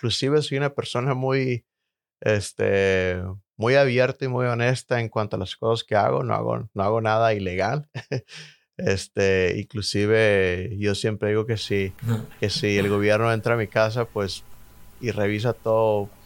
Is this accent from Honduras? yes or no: no; Mexico; now in United States; pues yo soy de México